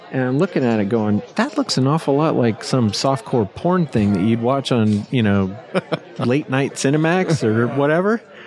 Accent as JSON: {"language": "English", "region": "Oregon", "country": "United States", "tie": "born or raised there", "also_born_or_lived": "California / Idaho", "said": "I am from the West Coast. Originally born in California, grew up in Idaho and Oregon. Oregon was kind of the formative years."}